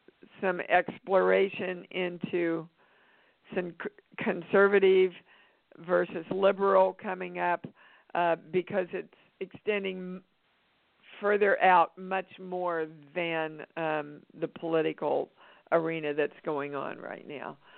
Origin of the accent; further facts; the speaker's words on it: Kansas, United States; So I'm from Kansas, Laura. And I know some of the messages we good Midwestern people get about making a lot of money.